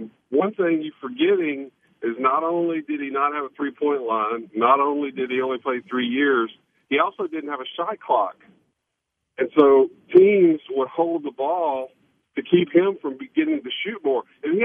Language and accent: English; Baton Rouge, Louisiana, United States; Originally, I'm from Baton Rouge.